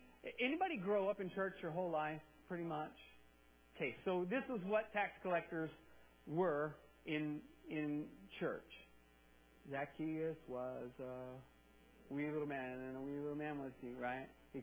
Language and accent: English; Texas, United States; born there; I can say that because I was born in Texas